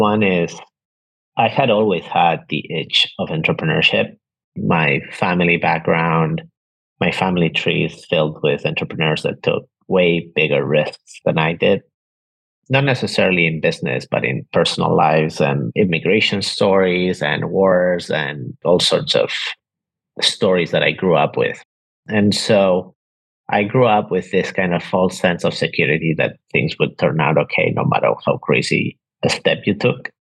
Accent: Barcelona, Catalonia, Spain; also born or lived in New York, United States; Yeah, I'm originally from Barcelona. My mom is Argentinian. My dad is from Spain, from Barcelona. I was born and raised here. I live now in Barcelona, but I lived for 15 years in New York up until last September, and grew up mostly in Barcelona, went to school, college, everywhere.

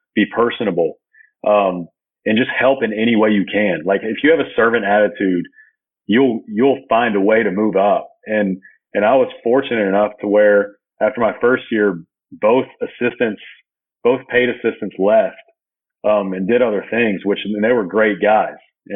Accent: Huntsville, Alabama, United States; And I was lucky that Number one, I grew up in Huntsville.

